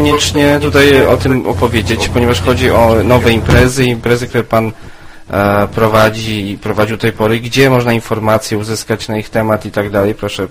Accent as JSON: {"language": "Polish", "region": "Lower Silesian Voivodeship", "country": "Poland", "said": "Jestem sam też spod Wrocławia akurat."}